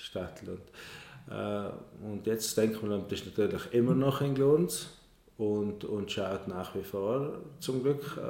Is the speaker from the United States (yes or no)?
no; Reschen, Trentino-Alto Adige, Italy; ich bin ja eigentlich in Reschen aufgewachsen. Und Reschen ist ja ein typisches Dorf nach der Seestauung, wo alles neu gebaut worden ist.